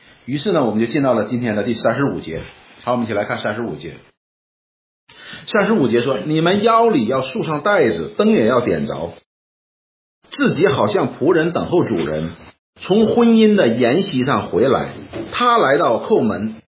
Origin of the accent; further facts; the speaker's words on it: Northeast China, China; 以前那个我们东北人都是有一个